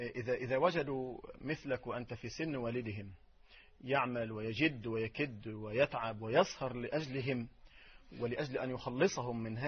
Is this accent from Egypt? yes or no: yes; Dakahlia, Egypt; من الدقهلية